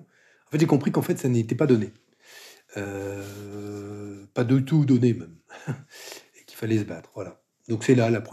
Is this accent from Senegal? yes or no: yes; Senegal; J'ai grandi mon adolescence au Sénégal, dans un univers très, très cosmopolite.